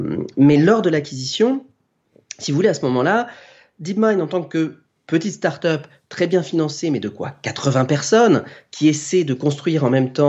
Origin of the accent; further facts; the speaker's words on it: France; pour moi, en tant que Français